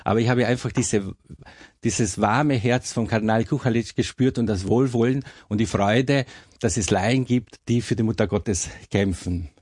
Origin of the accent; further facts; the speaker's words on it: Carinthia, Austria; Dadurch, dass ich als Kärntner Slowene und letztendlich auch relativ schnell die kroatische Sprache gelernt habe